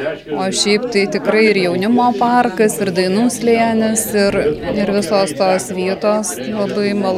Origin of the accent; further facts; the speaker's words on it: Alytus, Alytus County, Lithuania; aš tai tikrai esu alytiškė ir kaip mano brolis sako, kad mes esam trečios eilės alytiškiai, nes ir mūsų močiutė ir tėvelis tam žinatelsiai ir mes nuo gimimo ir turbūt jau ir neišvyksim niekur iš Alytaus.